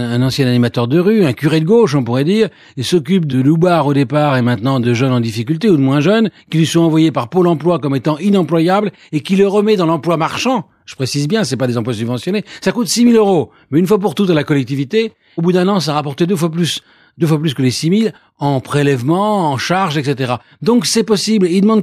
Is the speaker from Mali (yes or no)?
no; Tours, Centre-Val de Loire, France; born there; moi-même je me sens depuis 40 ans exilé en Île-de-France, puisque je suis provincial d'origine et je suis né à Tours et je suis un homme de l'Ouest, disons.